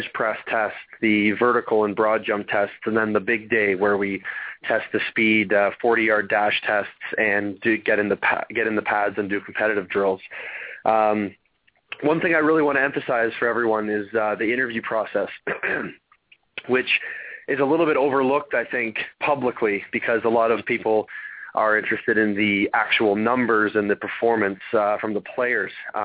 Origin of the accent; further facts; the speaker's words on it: London, Ontario, Canada; I grew up in London, Ontario, just 2 hours west of Toronto.